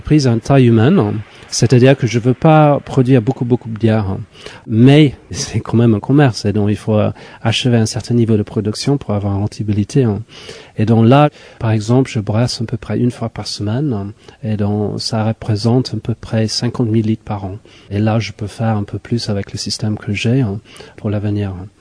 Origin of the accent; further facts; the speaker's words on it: England, United Kingdom; French is a second language; Comme je suis anglais, je parle, je crois, trois mots de basque. Et je voulais pas présenter un produit qui était basque, parce que je suis pas basque.